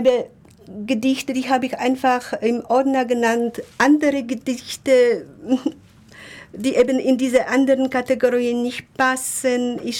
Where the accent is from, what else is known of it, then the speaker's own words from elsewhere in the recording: Poland; German is a second language; now in Germany; Ich konnte nicht kein Deutsch sprechen. Und ich bin in Polen aufgewachsen, in einem völlig kommunistischen Staat.